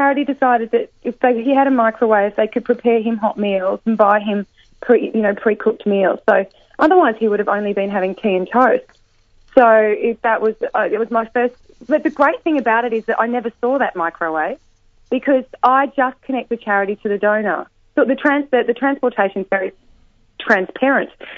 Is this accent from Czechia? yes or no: no; Brisbane, Queensland, Australia; born there; I was born in Brisbane.